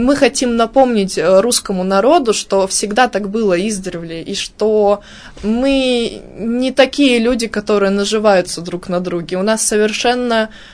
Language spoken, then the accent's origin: Russian; Lesnoy, Sverdlovsk Oblast, Russia; also born or lived in Yekaterinburg; Город Лесной, закрытый город Русатома, я там выросла, родилась в Екатеринбурге, выросла там.